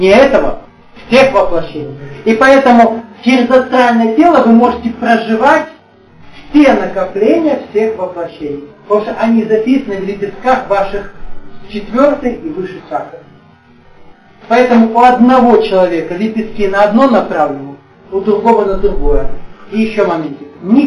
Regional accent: Siberia, Russia; born there; я институт закончил на юге, я родился в Сибири.

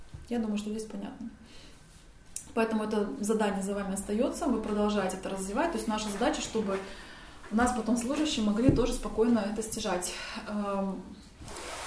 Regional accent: Russia; Ну вот я из России, видите, мне одной только дали.

